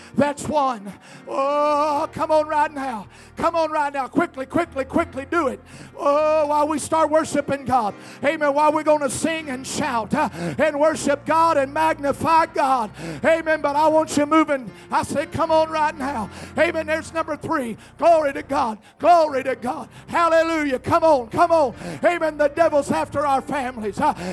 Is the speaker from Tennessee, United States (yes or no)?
no; Ohio, United States; I was from Ohio. When you hear sirens in the background like that, whatever, that's tornado weather.